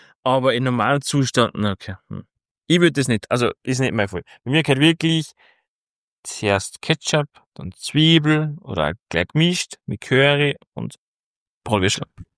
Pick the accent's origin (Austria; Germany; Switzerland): Austria; Da wird nicht geschnitten wie bei uns in Österreich.